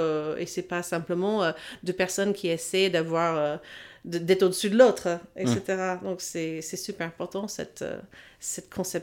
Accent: Texas, United States; French is a second language; mon expérience d'avoir grandi aux États-Unis. Et surtout dans le sud, d'où je viens, du Texas.

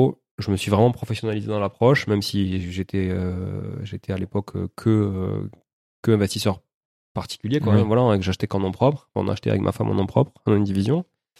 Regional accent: Toulouse, Occitanie, France; On le sait, quand on est Toulousain, on dit toujours on est à une heure de tout.

